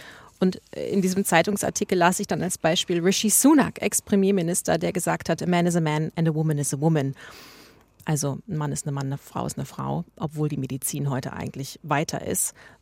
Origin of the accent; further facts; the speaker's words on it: Berlin, Germany; Also ich komme ja aus Berlin